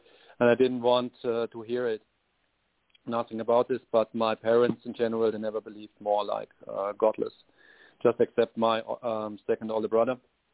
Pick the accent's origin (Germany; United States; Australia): Germany; Marburg, Hesse; English is a second language; now in Ireland; Yeah, I was born in Marburg and lived in a little village not far away from it.